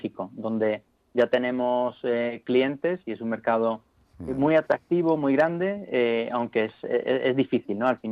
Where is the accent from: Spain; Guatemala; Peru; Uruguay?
Spain; Granada, Andalusia; now in Madrid, Spain; yo vengo de Granada, es decir, yo soy de Granada, aunque ya llevo aquí 8 años en Madrid.